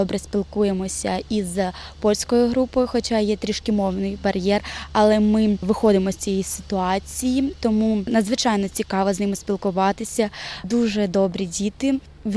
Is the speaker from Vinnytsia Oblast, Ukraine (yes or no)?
no; Buryn, Sumy Oblast, Ukraine; я з України, з міста Буринь. Я вчусь в 9 класі